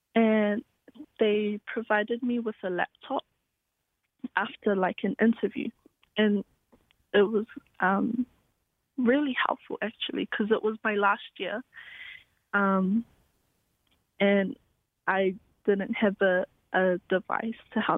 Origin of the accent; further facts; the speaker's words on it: Manurewa, Auckland, New Zealand; I was raised in Manurewa, South Auckland, by my Samoan grandmother